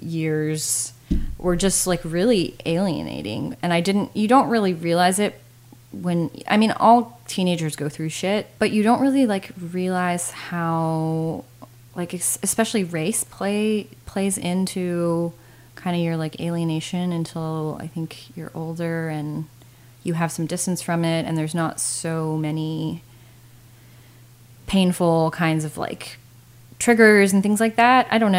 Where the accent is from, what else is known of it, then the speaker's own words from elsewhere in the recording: Cypress, Texas, United States; Yeah, I grew up in Cypress.